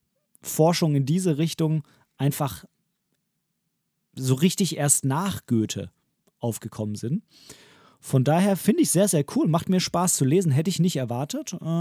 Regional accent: Southern Germany, Germany; so wie ich das als ursprünglich Süddeutscher von Süddeutschland gewohnt bin

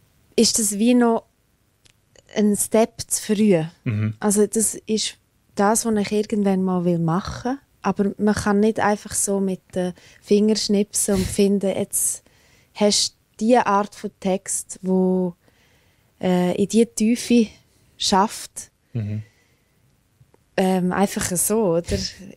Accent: La Punt, Graubünden, Switzerland; Weil ich meine, ich bin in La Punta aufgewachsen, habe dort die Sprache gelernt.

